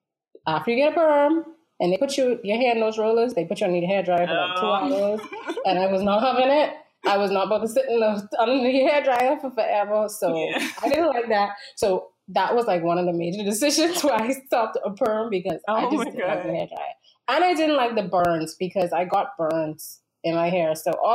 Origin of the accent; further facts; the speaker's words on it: Bahamas; I'm from the Bahamas.